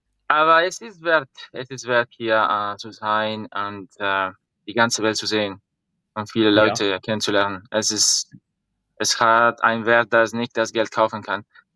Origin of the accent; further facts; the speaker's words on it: Bogotá, Colombia; German is a second language; Also ich bin Kolumbianer, ich bin in Bogota geboren. Ich habe Deutsch in ein deutsches Haus in Cartagena, Kolumbien gelernt.